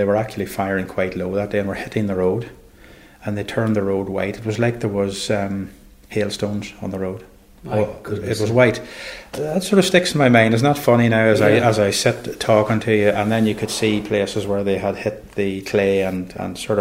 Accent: Northern Ireland, United Kingdom; I see myself primarily as British. I mean, I live in Northern Ireland. Northern Ireland's part of the United Kingdom, and I hold a British passport and so on.

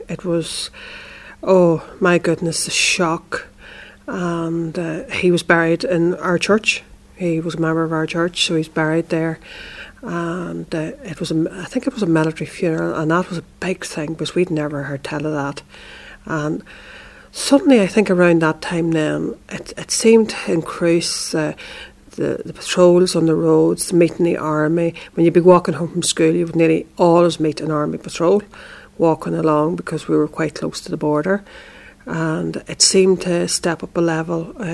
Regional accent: Northern Ireland, United Kingdom; I grew up between, really, I guess, the parish of Adramsea is where I grew up, which was about 6 miles from Rosslea and about, I suppose the same, to Newton Butler, about 6-8 miles from Newton Butler, probably about 3 miles from the border as the crow flies.

